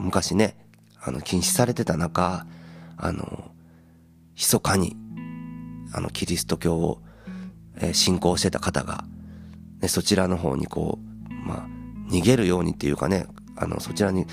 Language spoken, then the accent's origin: Japanese; Toba, Mie, Japan; 僕、地元が三重県鳥羽市なんで、鳥羽の離島みたいな感覚でこう、ちょっといたんですよね